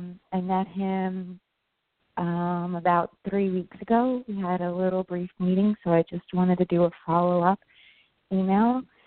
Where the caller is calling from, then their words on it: New York, United States; New York.